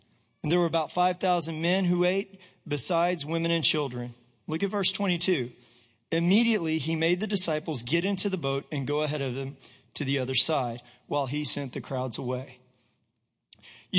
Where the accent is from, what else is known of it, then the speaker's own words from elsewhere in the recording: Corpus Christi, Texas, United States; Growing up in the Corpus area, I had one of those friends.